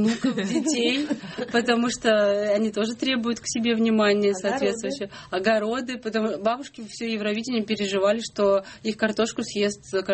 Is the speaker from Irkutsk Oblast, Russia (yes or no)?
no; Izhevsk, Udmurtia, Russia; И тут я вспомнила, что в Ижевске, в моем родном городе, в Ижевске, есть такие бабушки